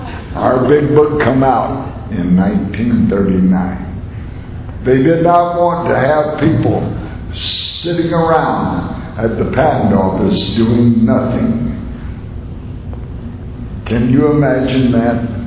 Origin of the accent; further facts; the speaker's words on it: Savannah, Georgia, United States; I was born and raised Southern Baptist in Savannah, Georgia, just across the road over here.